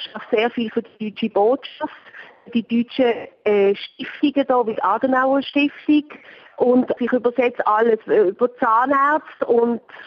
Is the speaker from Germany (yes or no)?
no; Switzerland; now in Israel; Auch da bin ich als Schweizerin oder als Einwanderin, Neueinwanderin, kann ich nach 30 Jahren nicht mehr sagen, aber trotzdem Einwanderin, die nicht hier aufgewachsen ist